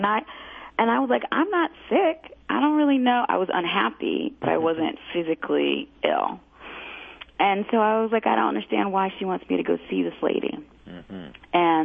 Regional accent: Washington, District of Columbia, United States; and I'm from Washington, D.C., and I felt it was too far away for me to help manage some of the issues that were going on in my family

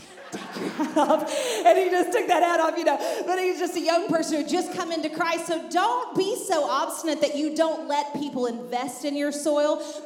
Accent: Texas, United States; now in Kentucky, United States; I didn't know this because I'm from West Texas and we don't grow things there.

